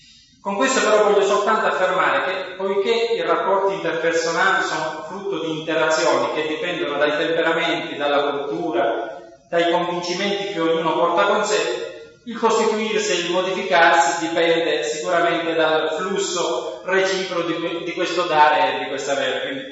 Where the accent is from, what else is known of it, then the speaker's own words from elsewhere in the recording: Polizzi Generosa, Sicily, Italy; Io provengo da Polizzi Generosa, che è un comune della provincia di Palermo, non da Termini Imerese.